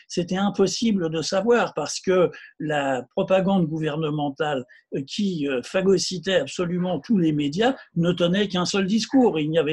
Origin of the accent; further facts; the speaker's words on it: Paris, Île-de-France, France; je suis un Parisien du 20e arrondissement et de Ménilmontant, du quartier de noblesse. J'ai confiné à Paris. Je suis resté à Paris, je n'ai pas bougé de Paris.